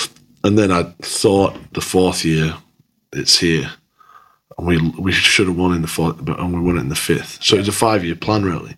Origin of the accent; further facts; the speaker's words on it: Dewsbury, Yorkshire and the Humber, United Kingdom; Yeah, I'm a kid from Dewsbury. I come down with my mum to talk to him.